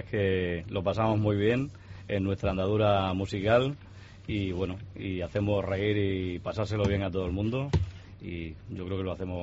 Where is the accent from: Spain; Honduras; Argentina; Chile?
Spain; Cáceres, Extremadura; Exactamente. Somos cacereños, además.